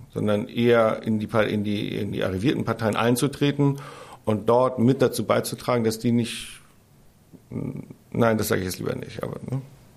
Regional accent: Berlin, Germany; Ich würde mir als Berliner

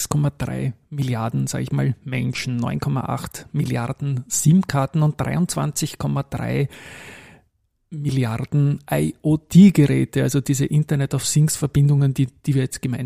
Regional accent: Austria; Wir sind nicht so verwöhnt als Österreicher mit neuen spannenden Cases.

